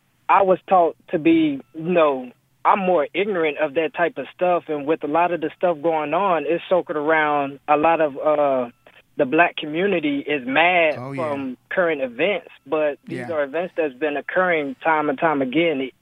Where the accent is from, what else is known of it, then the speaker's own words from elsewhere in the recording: the South, United States; I'm a young black male, and I grew up in the South.